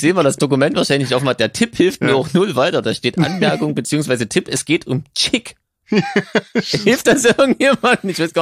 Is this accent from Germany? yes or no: yes; Germany; Wahrscheinlich sind wir als Deutsche einfach so doof, um das auseinanderzuhalten.